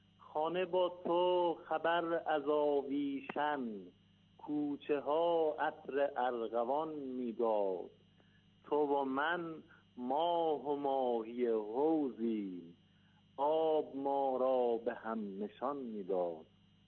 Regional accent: Mashhad, Razavi Khorasan, Iran; born there; ما از بهسود ولایت میدان، منتها بنده در مهاجرت به دنیا آمدم، در عالم مهاجرت و در مشهد مقدس به دنیا آمدم

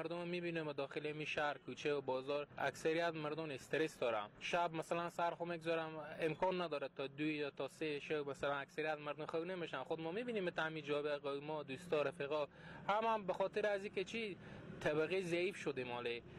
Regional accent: Herat, Afghanistan; از هرات هستم.

